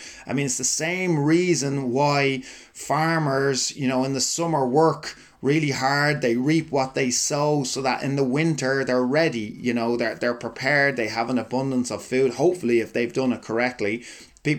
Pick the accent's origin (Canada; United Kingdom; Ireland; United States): Ireland; As Irish people, we're great at doing that, putting worries into the back of the head.